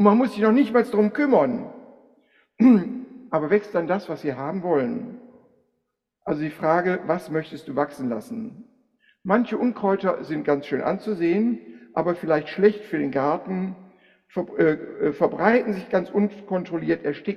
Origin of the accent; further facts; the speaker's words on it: Hahn, Germany; Also ich bin Gärtnerssohn. Karl Otto kennt noch die Gärtnerei in Hahn, wo ich aufgewachsen bin.